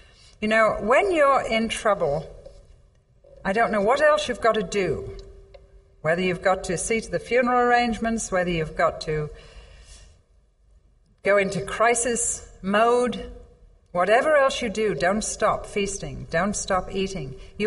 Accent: England, United Kingdom; Now, I see another picture here because I'm English.

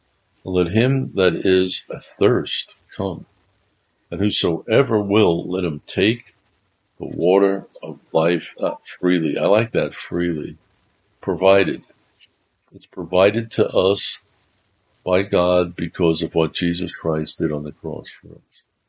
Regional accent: Bronx, New York, United States; Growing up in New York, being born in the Bronx and growing up in New York, I was, and then dealing with Joe DiMaggio and Mickey Mantle and Yogi Berra and all those greats.

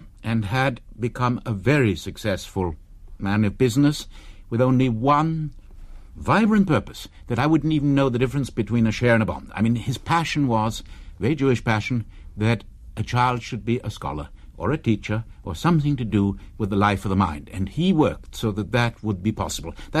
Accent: Paris, Île-de-France, France; I was born in Paris, brought up in French school system.

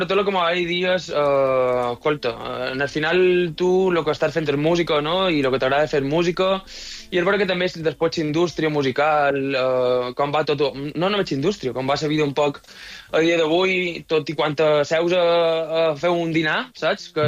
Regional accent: Balearic Islands, Spain; tinc que veure en la meva illa a Mallorca i poder estar, pues, amb la meva família a casa

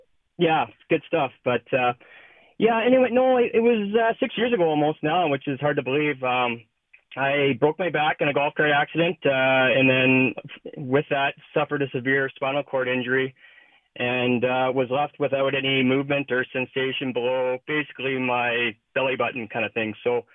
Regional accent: Sherwood Park, Alberta, Canada; I mean, I grew up playing hockey in Sherwood Park and all the way up

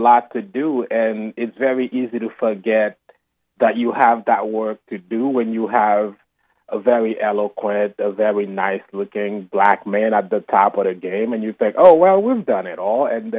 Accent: Haiti; English is a second language; moved away as an adult; Well, I was 19 years old when I moved here. I moved here in 2008. So we take English classes in Haiti in high school. So I had 4 years of English under my belt.

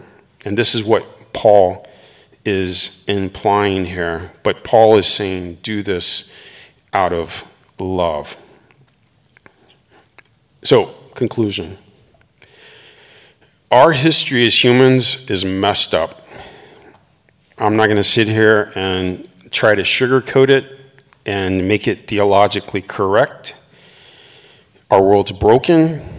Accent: United States; And as an American, I will say my culture has plenty of sin.

